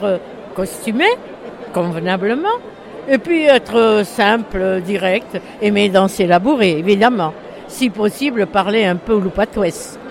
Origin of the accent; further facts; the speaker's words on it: Paris, Île-de-France, France; born there; parce que je suis née à Paris, et voilà